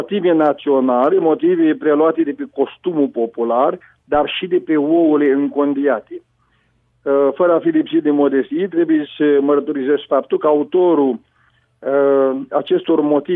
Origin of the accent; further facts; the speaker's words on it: Ciocănești, Suceava County, Romania; Este o onoare pentru mine să vorbesc din satul meu natal, din Ciocănești